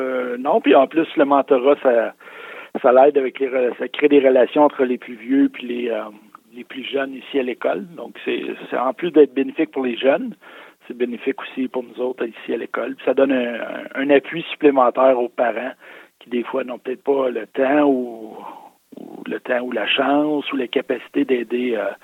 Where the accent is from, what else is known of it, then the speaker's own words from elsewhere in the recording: Quebec, Canada; moved away as an adult; Quand moi, je suis arrivé du Québec à ma première année d'enseignement à l'école Beauséjour en 2001